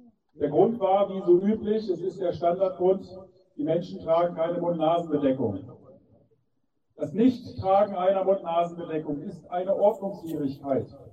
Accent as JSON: {"language": "German", "town": "Leipzig", "region": "Saxony", "country": "Germany", "said": "Ich komme hier aus Leipzig."}